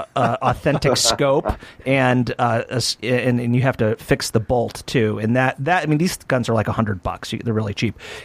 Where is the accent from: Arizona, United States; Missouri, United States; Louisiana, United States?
Missouri, United States; now in Washington, United States; when I moved here out of college in the mid-aughts, I had all of these guns because I came from Missouri, and none of them could be legally owned in the District of Columbia